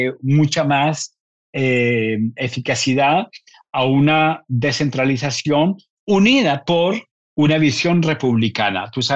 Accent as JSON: {"language": "Spanish", "country": "Colombia", "tie": "born there", "said": "Nací en Colombia, creo que es un país que tiene la palma de oro de la corrupción"}